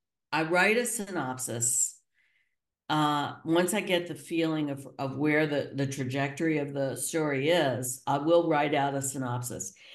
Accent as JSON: {"language": "English", "region": "Kentucky", "country": "United States", "tie": "born or raised there", "said": "Yeah, I grew up in Kentucky near a Shaker town."}